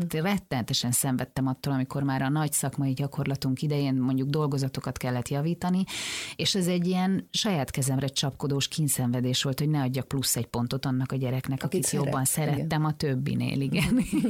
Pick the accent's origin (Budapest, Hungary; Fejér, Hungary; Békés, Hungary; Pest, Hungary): Békés, Hungary; Szarvas; Én még mindig szarvasi vagyok. Én nagyon sokat járok haza szarvasra, amennyire lehet sokat járok haza szarvasra.